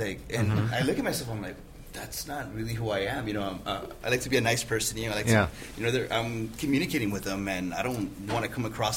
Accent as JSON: {"language": "English", "town": "Santa Ana", "region": "California", "country": "United States", "tie": "born or raised there", "said": "I'm a native of Orange County. I was born and raised in Santa Ana."}